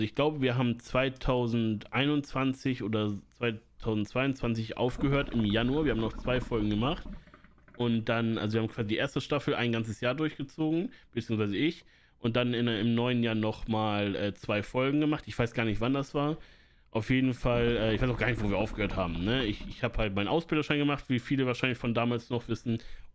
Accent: Northern Germany, Germany; dass ich Norddeutsch bin.

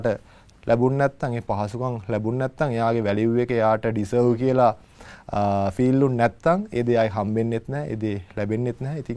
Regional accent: Pannala, North Western Province, Sri Lanka; මං හිටියේ පන්නල, මගේ ගම. මුලින්ම ගියේ පන්නල ජාතික පාසලට, පස්සේ එලෙවල්ස් වලට වෙන්න අප්පුව ජෝසප් වාස් කොලෙජ් එකට යනවා.

